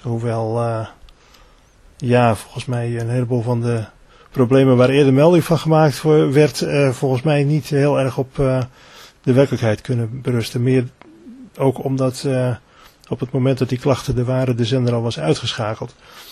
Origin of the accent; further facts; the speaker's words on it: Assen, Drenthe, Netherlands; Ik kom oorspronkelijk uit Assen.